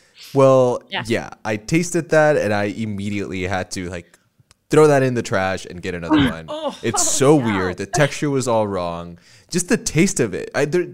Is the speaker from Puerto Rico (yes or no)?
yes; Puerto Rico; moved away as an adult; I grew up in Puerto Rico and I lived there till I was 18 and then I moved here.